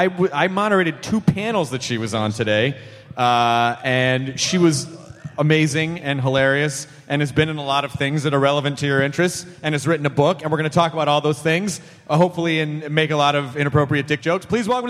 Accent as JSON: {"language": "English", "country": "Canada", "said": "I'm Canadian"}